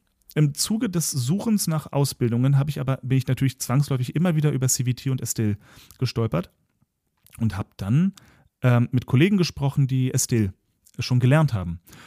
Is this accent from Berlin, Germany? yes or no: yes; Berlin, Germany; dass ich als Berliner irgendwie von vornherein mein Leben lang eigentlich meine Konflikte immer selber ausgefochten habe